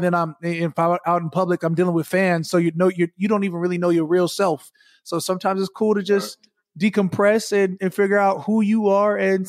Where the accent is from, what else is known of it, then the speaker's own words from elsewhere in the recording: Arizona, United States; Hey, you know I'm from Arizona, so that's what I'm saying.